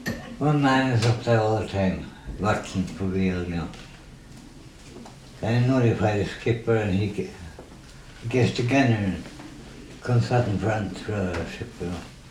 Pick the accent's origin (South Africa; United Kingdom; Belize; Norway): Norway; now in Alaska, United States